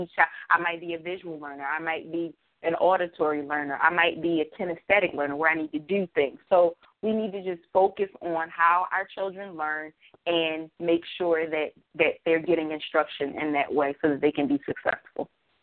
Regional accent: New Jersey, United States; I grew up in the ghetto. I grew up in North New Jersey.

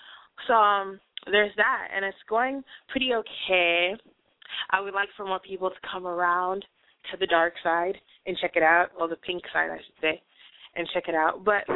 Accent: Sierra Leone; I'm from Sierra Leone, but my dad's side of the family is from Magbema Chiefdom, which is in Sierra Leone.

